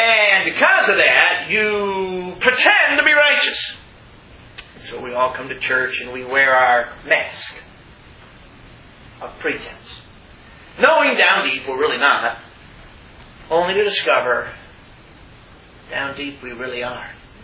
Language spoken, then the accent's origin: English; Chicago, Illinois, United States; Well, you know, I grew up in Chicago. I don't know anything about living out in the country.